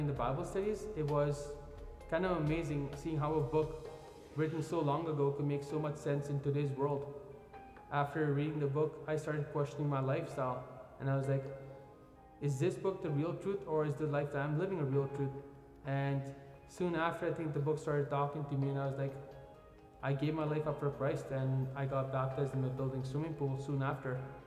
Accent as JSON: {"language": "English", "town": "New Delhi", "region": "Delhi", "country": "India", "moved": "as an adult", "lives_now": "Canada", "said": "I'm originally from India, the capital of New Delhi. I came to Canada in 2006. I came here for chef school. I moved into Moss Park"}